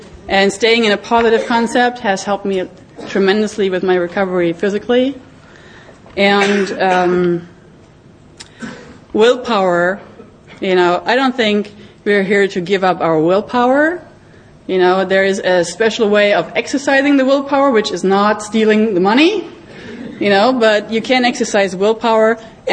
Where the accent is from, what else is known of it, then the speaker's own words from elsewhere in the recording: Sweden; English is a second language; I really wanted to go to Stockholm because I'm from Sweden, you know.